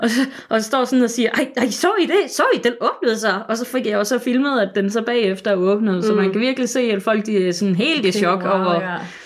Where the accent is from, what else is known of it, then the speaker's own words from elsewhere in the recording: Sønderborg, Region of Southern Denmark, Denmark; Og der er nede, hvor jeg kommer fra i Sønderborg